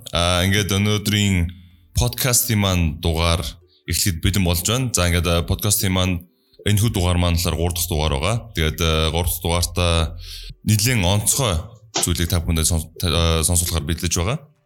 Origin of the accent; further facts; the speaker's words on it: Mongolia; I am from Mongolia, of course.